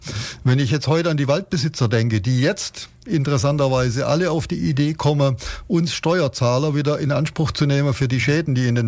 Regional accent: Ulm, Baden-Württemberg, Germany; In meiner Kindheit in Ulm war es so, dass für uns das Wasserkraftwerk in Böfingen unter das war, wo wir wussten, da kommt unser Strom her.

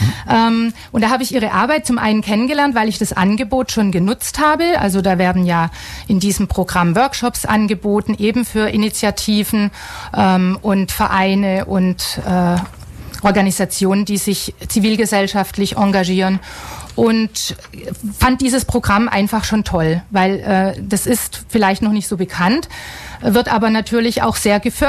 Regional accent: Pforzheim, Baden-Württemberg, Germany; born there; now in Ulm, Germany; Ich komme ursprünglich nicht aus Ulm. Das heißt, ich bin gebürtig in Pforzheim und dann erst mal übers Studium nach Regensburg gegangen und dann nach dem Studium hier in Ulm für meine erste Tätigkeit.

